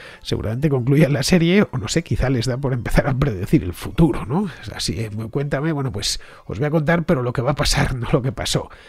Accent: Madrid, Community of Madrid, Spain; porque yo soy madrileño, hijo, nieto, bisnieto y tataranieto de madrileños. Vamos, que no tengo pueblo

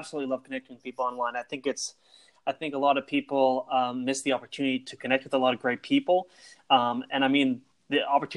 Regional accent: Canada; I'm actually a Canadian, so one of those crazy Canadians

